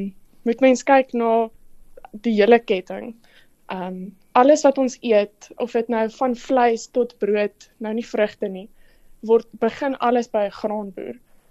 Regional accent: Western Cape, South Africa; Ek kom van die heel weste provinsie af. En my storie het in die Weskaap begin. En van daar af het ek bietjie wysheid bygekry en ek het noord beweeg en in die Vrystaat gaan swat.

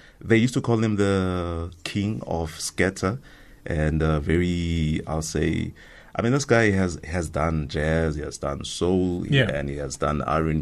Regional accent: Soweto, Gauteng, South Africa; And I grew up in Orlando West, in Soweto, mm-hmm. Family of four.

